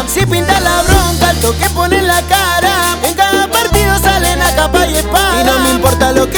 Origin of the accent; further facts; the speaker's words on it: Argentina; Me importa un carajo, yo soy de Argentina.